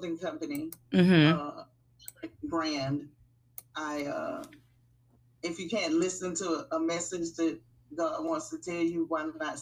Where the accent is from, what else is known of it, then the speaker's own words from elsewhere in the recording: Tifton, Georgia, United States; now in Florida, United States; I'm originally from Tifton, Georgia. I've been here a little, like 25 years maybe.